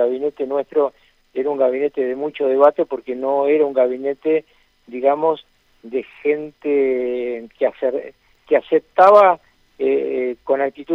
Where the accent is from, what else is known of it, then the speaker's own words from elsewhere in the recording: Argentina; Yo creo que si hay algo grave para los argentinos es vivir enfrentados.